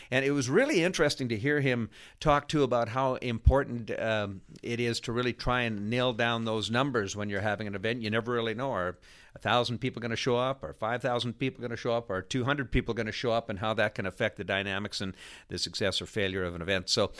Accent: Canada; I'm from Canada, so every day in California is a nice one. No, we got good weather up there, too.

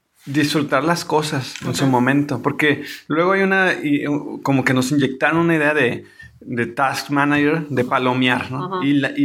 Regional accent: Mexico; Entonces, como buenos mexicanos, discúlpenos, es nuestro sentido del humor

